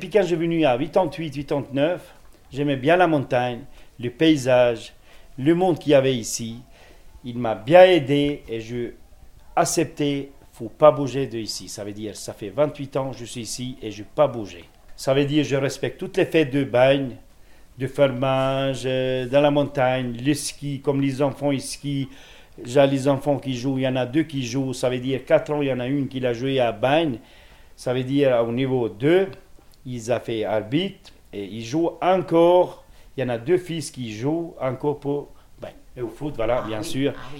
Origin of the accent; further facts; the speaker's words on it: Kosovo; French is a second language; now in Switzerland; Je suis albanais de Kosovo, j'arrivais ici en Suisse à 88-89, la saison de l'hiver, jusqu'à maintenant, ça veut dire 28 ans.